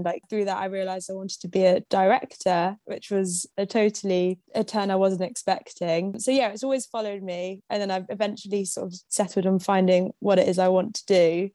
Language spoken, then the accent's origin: English; Marlborough, South West England, United Kingdom; So I grew up in Wiltshire in a town called Marlborough